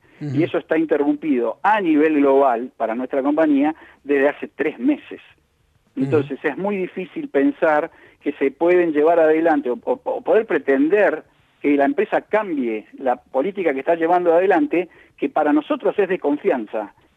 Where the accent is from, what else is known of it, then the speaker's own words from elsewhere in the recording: Argentina; Y son todos empleados, y somos todos argentinos.